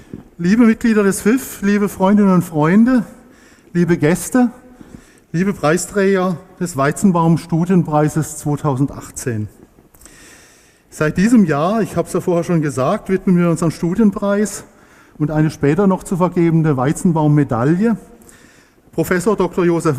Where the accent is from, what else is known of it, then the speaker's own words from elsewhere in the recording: Frankfurt am Main, Hesse, Germany; ich komme aus Frankfurt am Main.